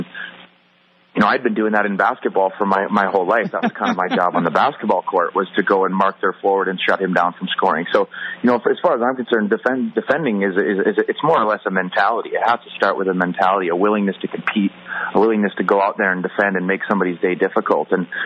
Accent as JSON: {"language": "English", "region": "Wisconsin", "country": "United States", "tie": "born or raised there", "said": "But again, growing up in Wisconsin, Midwestern town, you know, I was just an athlete"}